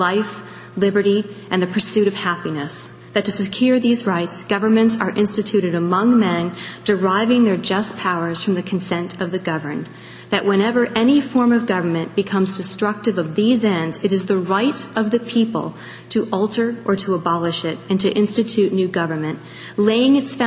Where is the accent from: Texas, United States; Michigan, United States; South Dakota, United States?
Michigan, United States; also born or lived in New York City, United States; I was raised in Michigan on a farm.